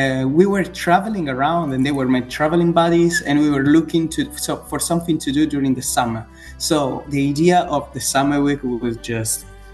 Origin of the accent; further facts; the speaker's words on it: Cagliari, Sardinia, Italy; English is a second language; I'm from Cagliari, and now I'm living in Cagliari, but it wasn't always like that.